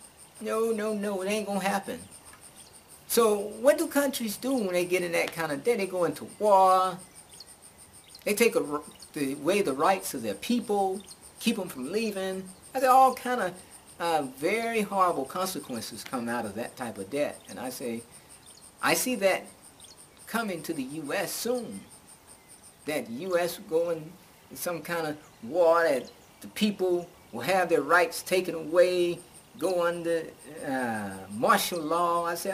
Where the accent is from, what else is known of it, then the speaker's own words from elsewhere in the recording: Alabama, United States; also born or lived in Atlanta, Georgia; I was living in Georgia. I had been living in Georgia, Atlanta, Georgia, for about 20 years. And I'm originally from Alabama.